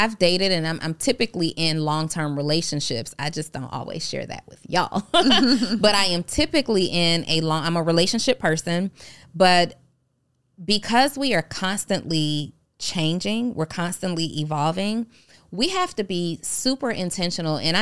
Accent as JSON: {"language": "English", "town": "Atlanta", "region": "Georgia", "country": "United States", "tie": "born or raised there", "also_born_or_lived": "New Orleans", "said": "I was born in New Orleans, but I grew up and have lived most of my life here in Atlanta."}